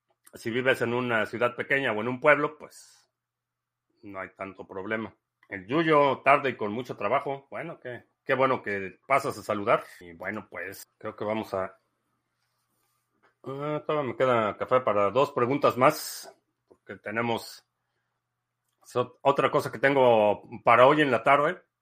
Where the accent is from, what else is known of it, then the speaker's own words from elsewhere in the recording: Mexico City, Mexico; also born or lived in El Salvador; yo crecí en la Ciudad de México y crecí en una zona relativamente tranquila